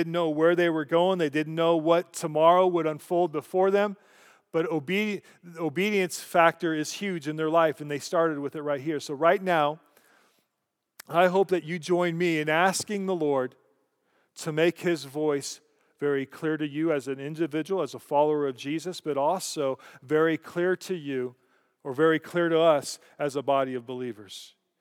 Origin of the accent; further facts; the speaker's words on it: Colorado, United States; a flight from Eagle County, which is my home state, Colorado